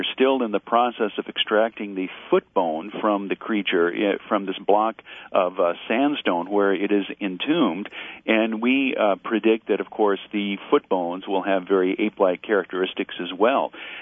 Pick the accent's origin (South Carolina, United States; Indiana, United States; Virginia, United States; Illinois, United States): Illinois, United States; Chicago; thank you for reading from my hometown newspaper, the Chicago Tribune.